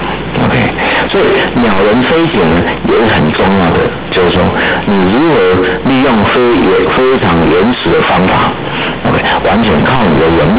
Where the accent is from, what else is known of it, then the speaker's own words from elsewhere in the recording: China; 这一点在我们中国人里面是最差的